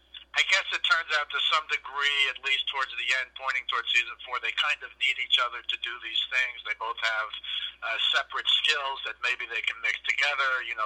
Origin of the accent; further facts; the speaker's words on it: New York, United States; I'm not Jewish, I'm Greek, but I'm from New York, and I roll in the aisles when I see Woody Allen movies.